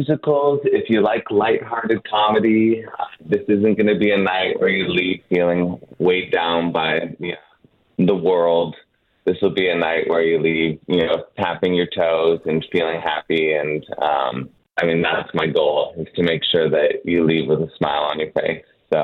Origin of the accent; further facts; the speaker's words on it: Toronto, Ontario, Canada; I grew up in Toronto.